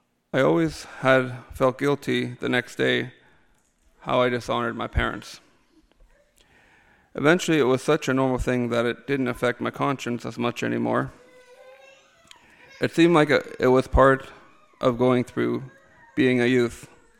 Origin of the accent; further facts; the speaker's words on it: Leamington, Ontario, Canada; also born or lived in Cuauhtémoc, Mexico; I was born in Cuauhtémoc, Chihuahua. I was 2 years of age before we came here to the Leamington area.